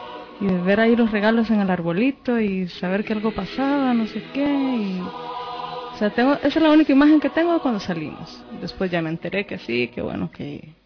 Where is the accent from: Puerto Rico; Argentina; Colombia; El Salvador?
El Salvador; moved away; also born or lived in Costa Rica / Mexico; salí de El Salvador con lo de la guerra y estuve mucho tiempo en Costa Rica. De hecho, estuvimos 2 años en México, 10 años en Costa Rica y ya después ya regresamos a El Salvador.